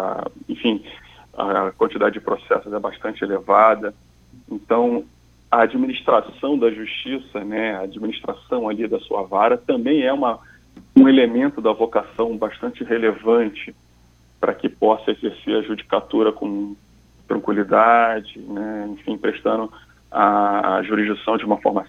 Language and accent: Portuguese; Rio de Janeiro, Brazil; Eu sou da cidade do Rio de Janeiro, sou natural do Rio de Janeiro, estudei na capital do Rio, sou formado e criado na capital